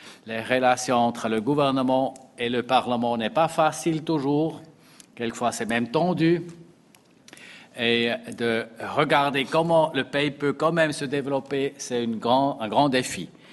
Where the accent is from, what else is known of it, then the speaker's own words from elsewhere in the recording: Switzerland; ici, chez nous, en Suisse